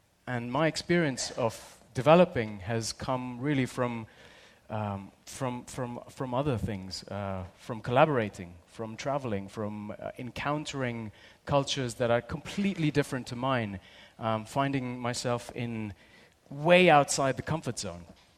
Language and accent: English; London, United Kingdom; I grew up in London, listening to all kinds of music.